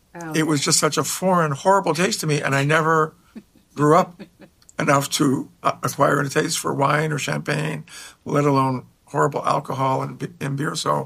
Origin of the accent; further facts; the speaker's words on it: Toronto, Ontario, Canada; So growing up in Toronto, I loved music.